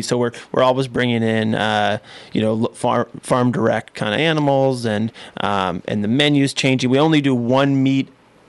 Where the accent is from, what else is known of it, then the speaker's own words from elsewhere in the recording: Sebastopol, California, United States; And that's partly because I grew up in Sebastopol.